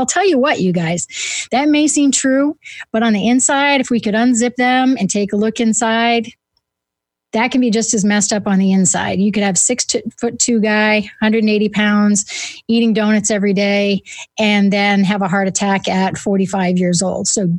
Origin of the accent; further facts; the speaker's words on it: New England, United States; accent: New England; See, there's my New England accent. There's no ER in the end of words up there.